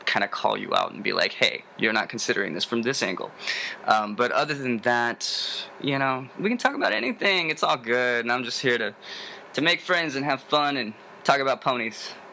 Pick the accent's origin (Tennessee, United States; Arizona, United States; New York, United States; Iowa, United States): Tennessee, United States; Nashville; I'm from Nashville, Tennessee. I don't really know why I have no southern accent. You would think that there'd be like a little bit of a southern drawl in here, because, you know, I am from Tennessee. But for some reason, I don't talk like a Tennessean.